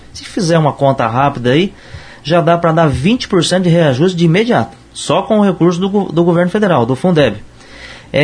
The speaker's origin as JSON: {"language": "Portuguese", "town": "Paiçandu", "region": "Paraná", "country": "Brazil", "tie": "born or raised there", "said": "A minha família chegou ali no Distrito de Água Boa em 1957. Então, Água Boa é a minha terra, onde eu nasci, né, em Paissandu, nossa cidade."}